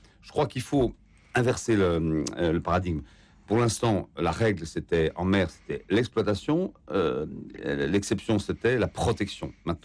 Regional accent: France; Bon, nous, on est évidemment parfaits, parce qu'on est français

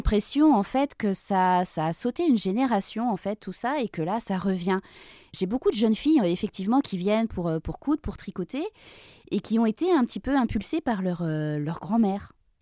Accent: Laval, Pays de la Loire, France; born there; je suis née à Laval. Alors, j'ai fait un petit crochet à Rennes dans le cadre de mes études, mais je suis revenue en Mayenne pour travailler

